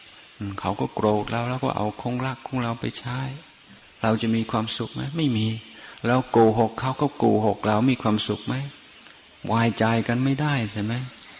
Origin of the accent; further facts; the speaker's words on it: Isan, Thailand; เราเกิดเป็นคนอีสานเกิดเป็นคนไทยเราเป็นชาวพุทธ